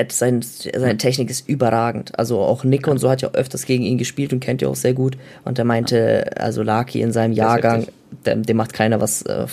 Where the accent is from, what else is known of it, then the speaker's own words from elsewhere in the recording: Bayreuth, Bavaria, Germany; Der hat auch jetzt gegen meine Heimatstadt getroffen, gegen Bayreuth, Bro.